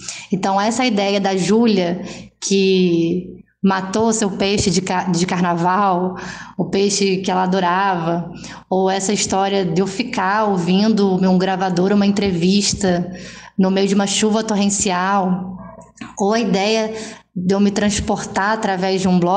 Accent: Rio de Janeiro, Brazil; não, eu sou daqui, pô, eu sou do Meier.

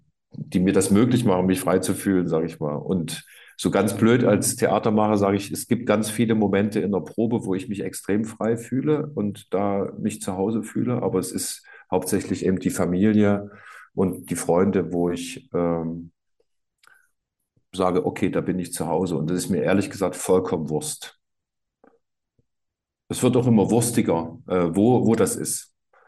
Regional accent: Leipzig, Saxony, Germany; Ich habe Orte aus meiner Kindheit in Marienbrunn in Leipzig, wo ich sage, das sind vertraute Orte

